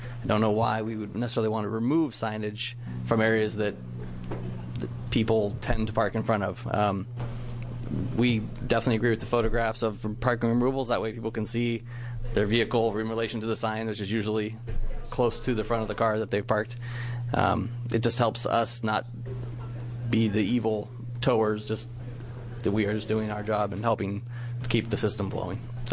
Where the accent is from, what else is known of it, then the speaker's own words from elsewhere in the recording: Hood River, Oregon, United States; I'm from Hood River as well.